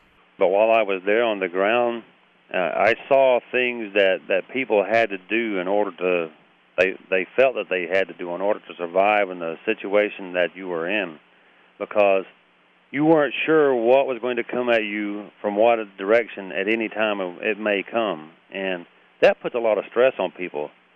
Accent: Tennessee, United States; also born or lived in Alabama; And I was born in Alabama, and I was raised in Tennessee.

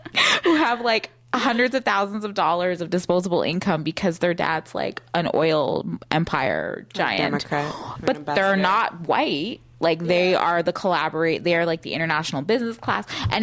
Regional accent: St. Catharines, Ontario, Canada; you have like more money than like those white people I grew up with in St. Catharines, like times two.

